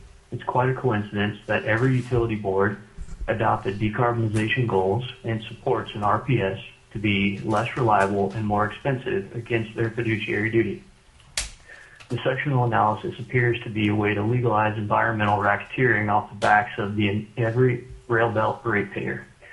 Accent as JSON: {"language": "English", "town": "Anchorage", "region": "Alaska", "country": "United States", "said": "I'm from Anchorage, representing myself."}